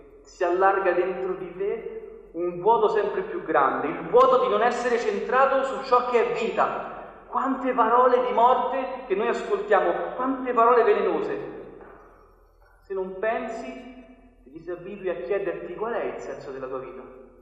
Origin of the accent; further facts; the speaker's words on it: Rome, Lazio, Italy; io sono di Roma